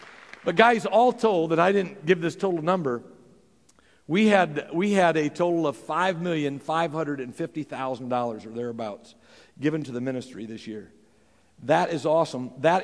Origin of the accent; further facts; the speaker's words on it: Archbold, Ohio, United States; at my home church where I grew up back in Archbold, Ohio.